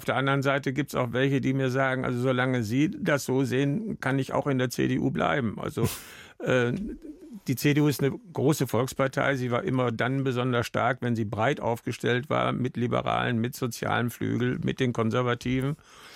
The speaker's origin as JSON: {"language": "German", "region": "North Rhine-Westphalia", "country": "Germany", "said": "Aber ich komme aus Nordrhein-Westfalen"}